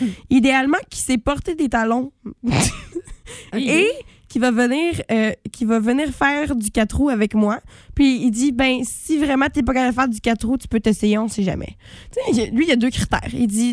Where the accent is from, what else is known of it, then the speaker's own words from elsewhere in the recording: Quebec, Canada; Je viens du Saguenay.